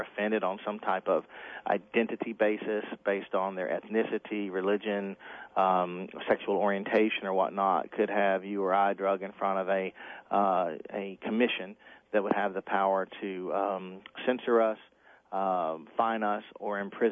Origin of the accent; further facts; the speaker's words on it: United States; nobody's going to stop me from speaking my mind as an American.